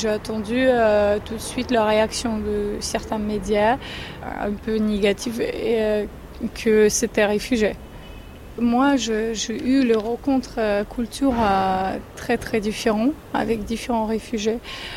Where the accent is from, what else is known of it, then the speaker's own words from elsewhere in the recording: Ukraine; French is a second language; moved away as an adult; now in France; Je suis venue d'Ukraine. Ça fait 3 ans que j'habite en France.